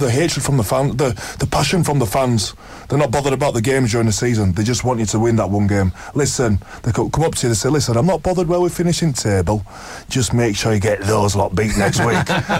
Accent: England, United Kingdom; as an Englishman

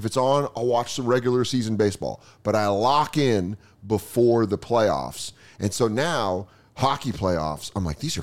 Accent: Colorado, United States; I was kind of into the Avs in 96 and 01, growing up in Colorado, but didn't stick with it.

